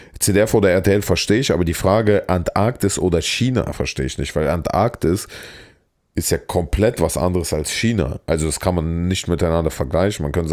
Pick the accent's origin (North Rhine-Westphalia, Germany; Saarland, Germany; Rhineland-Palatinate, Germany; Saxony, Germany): Saarland, Germany; die Leute meinen, ich habe so einen krassen Akzent und ich konnte nicht, weil im Saarland ist so krass, ne?